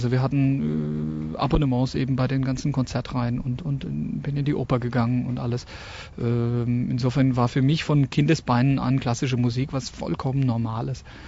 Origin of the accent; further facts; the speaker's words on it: Munich, Bavaria, Germany; ich bin in München aufgewachsen